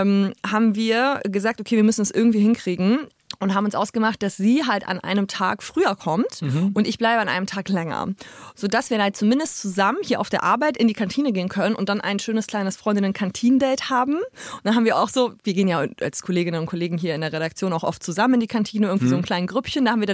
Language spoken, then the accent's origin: German; Saxony-Anhalt, Germany; ich komme ja aus Sachsen-Anhalt, also Sachsen, der ehemaligen DDR.